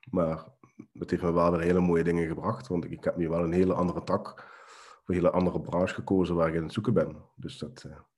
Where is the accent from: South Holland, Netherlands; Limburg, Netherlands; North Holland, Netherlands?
Limburg, Netherlands; 34 jaar en woonachtig in Limburg. Het zal ook wat horen zijn aan mijn tongval.